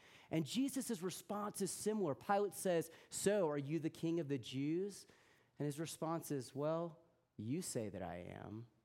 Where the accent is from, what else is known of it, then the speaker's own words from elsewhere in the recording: United States; Maybe that's just because I'm an American and we all have sort of uncomfortable connotations with the notion of monarchy.